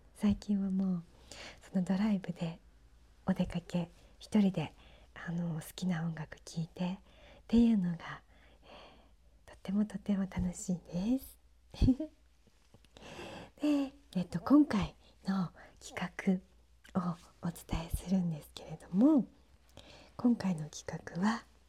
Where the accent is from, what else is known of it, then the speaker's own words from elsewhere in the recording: Tokyo, Japan; もともと東京生まれ東京育ちだったんですけれども、